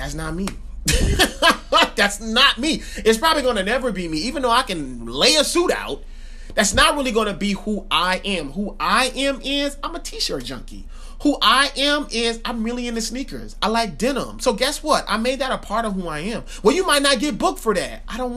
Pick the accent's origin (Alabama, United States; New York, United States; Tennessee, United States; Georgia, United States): Georgia, United States; Marietta; I grew up in Marietta, Georgia. I eventually moved to Columbus, Georgia.